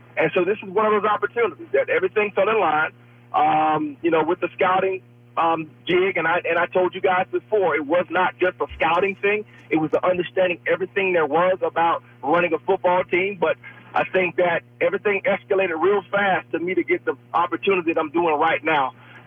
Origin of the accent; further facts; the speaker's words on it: Philadelphia, Pennsylvania, United States; I had spent, obviously, my career to that point growing up in Philadelphia.